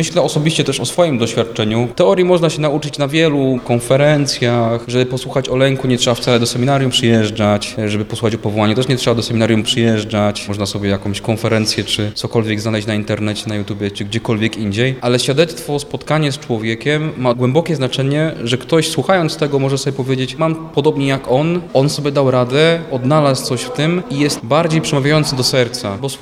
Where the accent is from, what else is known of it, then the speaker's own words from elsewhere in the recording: Bytom, Silesian Voivodeship, Poland; jestem klerykiem roku czwartego, pochodzę z Bytomia.